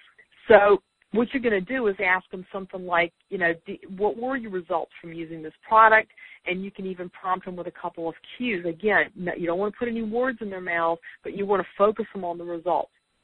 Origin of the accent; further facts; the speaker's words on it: Sunbury, North Carolina, United States; But I'm from Sunbury, North Carolina, and it's a town of 200 and a county of 9,000.